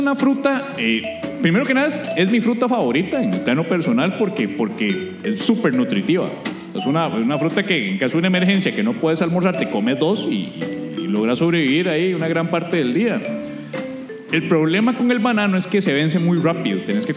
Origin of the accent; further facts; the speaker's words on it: Santo Domingo, Dominican Republic; Claro, y yo también en mi pueblo. Yo te conté que soy de Santo Domingo.